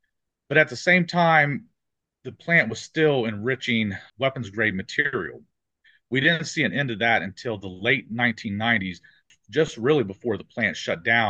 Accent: Chillicothe, Ohio, United States; Well, I was born and raised here in Southern Ohio, and about 5 years ago, kind of looking for a little different direction.

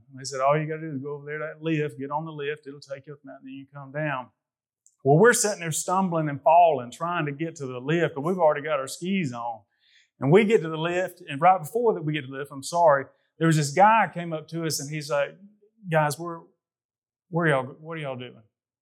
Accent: Hayden, Alabama, United States; We're rednecks from Hayden, Alabama. We've never seen it even snow hardly more than an inch.

